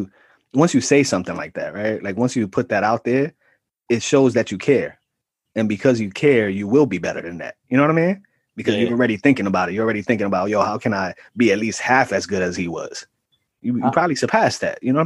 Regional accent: Bronx, New York, United States; All right, so I'm from the Bronx

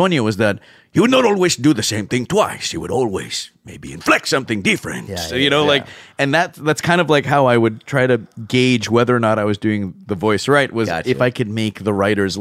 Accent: Canada; I'm Canadian.

